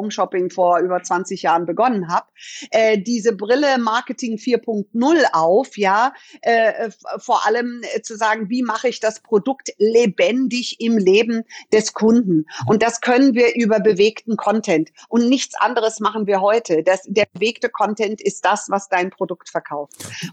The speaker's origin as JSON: {"language": "German", "town": "Munich", "region": "Bavaria", "country": "Germany", "tie": "born there", "said": "wieder zurück nach München, meine Geburtsstadt."}